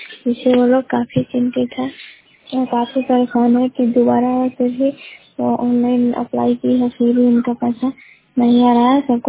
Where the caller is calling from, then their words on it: Shahbazpur, Bihar, India; मैं रिपोर्टर … शाहबाजपुर पंचायत से शाहबाजपुर गांव से बोल रही हूँ।